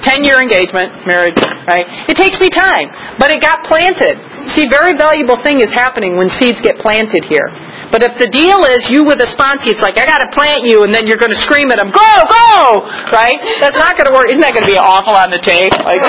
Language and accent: English; New Jersey, United States; So all of a sudden, I'm from New Jersey, right, chewing gum on the left side of my mouth.